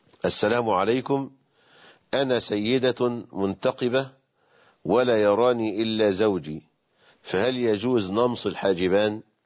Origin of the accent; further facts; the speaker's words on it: Egypt; زي الحلاوة المولد عندنا في مصر.